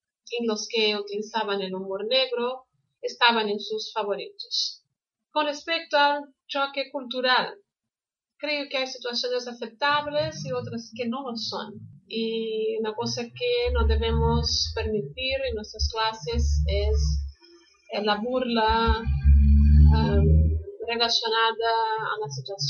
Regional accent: Brazil; Spanish is a second language; soy de Brasil. Aquí doy clases de español online, presenciales, desde hace 15 años.

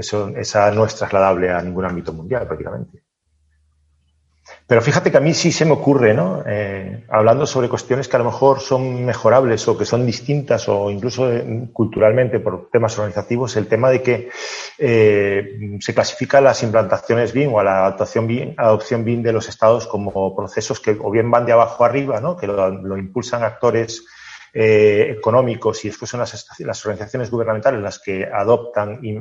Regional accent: Venezuela; yo me crié en Latinoamérica, en Venezuela, y bueno, conozco un poquillo la cultura y la idiosincrasia latinoamericana, porque lo viví, estoy allí viviendo

